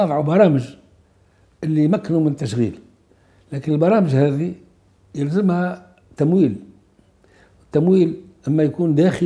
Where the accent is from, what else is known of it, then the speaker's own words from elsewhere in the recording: Tunisia; وأكبر مشكلة توا عندنا في تونس هي البطالة